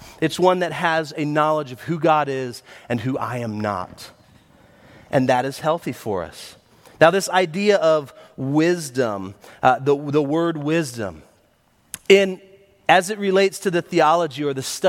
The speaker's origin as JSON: {"language": "English", "town": "Pine Hills", "region": "Florida", "country": "United States", "tie": "born or raised there", "said": "I grew up on streets in Pine Hills that you needed street smarts."}